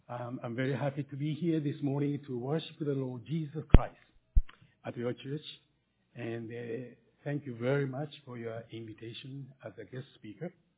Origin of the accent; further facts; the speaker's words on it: Nagoya, Aichi, Japan; moved away as an adult; Then, 1 year after the war, we had to come back to Japan. I grew up in Nagoya, and in 1970, I went to Düsseldorf, Germany, to study at the university.